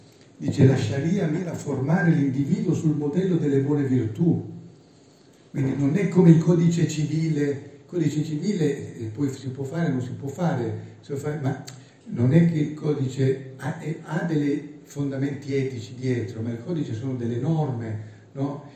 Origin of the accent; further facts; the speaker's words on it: Turin, Piedmont, Italy; vengo da Torino